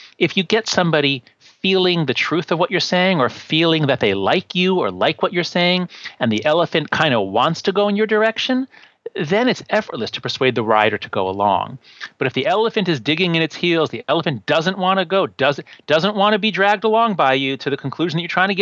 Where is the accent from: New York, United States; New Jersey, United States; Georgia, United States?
New York, United States; I was always on the left when I was growing up. I was raised Jewish in New York. I went to Yale.